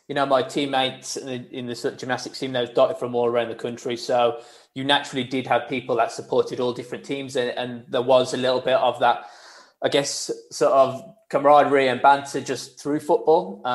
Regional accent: Wolverhampton, West Midlands, United Kingdom; Where before, I'd have to say I'm from Wolverhampton.

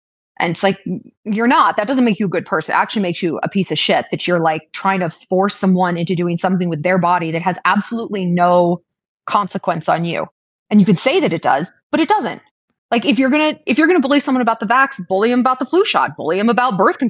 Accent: United States; I'm not a redneck. I'm an American.

